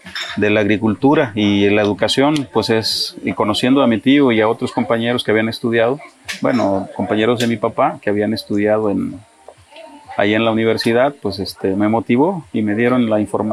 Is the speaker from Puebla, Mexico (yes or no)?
no; San Pedro Tapanatepec, Oaxaca, Mexico; Soy originario de Oaxaca, del Istmo de Tehuantepec.